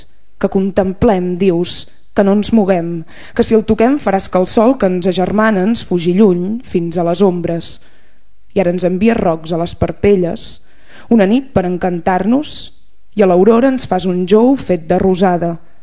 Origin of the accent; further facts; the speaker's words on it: Casserres, Catalonia, Spain; jo sóc de Cacerres, allà al Berguedà, i a Cacerres hi ha una alzina molt gran, molt bonica